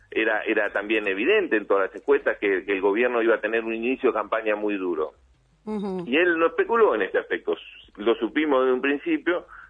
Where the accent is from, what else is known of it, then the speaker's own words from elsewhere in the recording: Bahía Blanca, Buenos Aires Province, Argentina; yo soy de Bahía Blanca